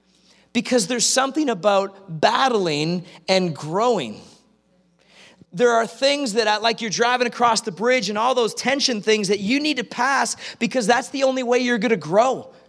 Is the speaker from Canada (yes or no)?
yes; Canada; born there; Every once in a while, I thought, Lord, I was born in Canada.